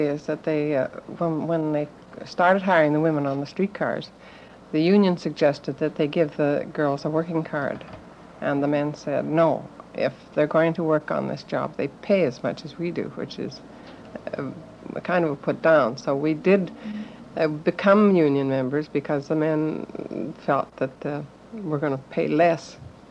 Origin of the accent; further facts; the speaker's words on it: Roland, Manitoba, Canada; born there; I was born in Roland, Manitoba. I've just been back.